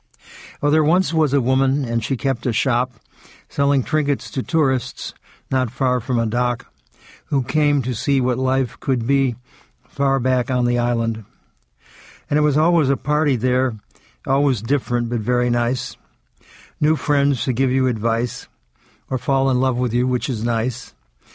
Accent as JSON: {"language": "English", "region": "New York", "country": "United States", "said": "And I said, well, I'm from New York."}